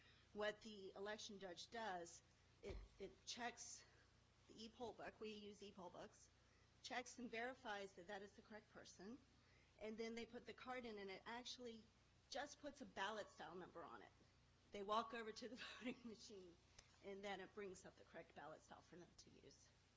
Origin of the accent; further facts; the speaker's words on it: Maryland, United States; I'm sorry, but I'm from Maryland.